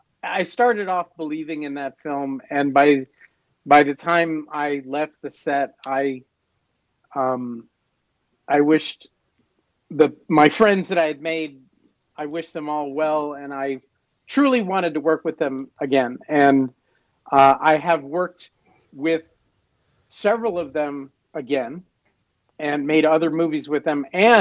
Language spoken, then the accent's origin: English; Berkeley, California, United States; I grew up in Berkeley.